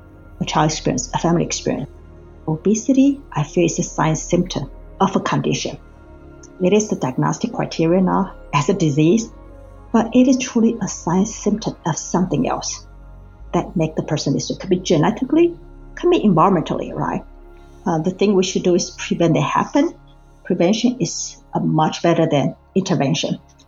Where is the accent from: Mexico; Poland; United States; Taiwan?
Taiwan; moved away; I grew up in Taiwan, but I've been here for so long